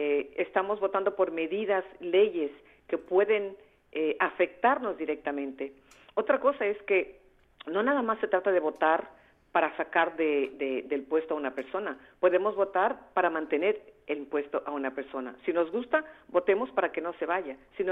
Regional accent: United States; O sea, nosotros también somos americanos.

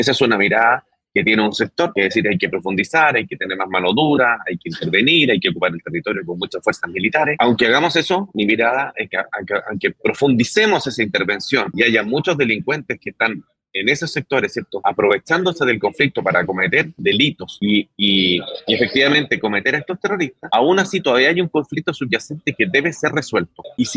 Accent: Chile; somos todos chilenos, yo comparto, somos todos chilenos.

